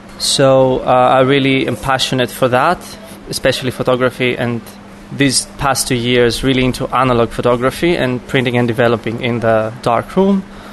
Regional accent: Thessaloniki, Central Macedonia, Greece; I'm 25 years old. I'm coming from Thessaloniki, Greece.

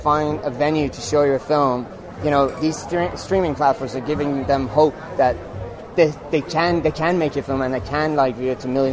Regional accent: Iran; I was born in Iran and I grew up there

